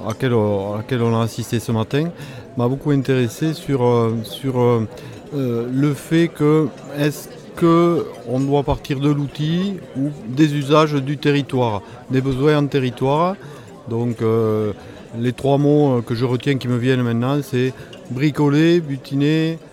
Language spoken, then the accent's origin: French; Occitanie, France; je viens de l'Aveyron et du Lot, ça s'entend peut-être un peu.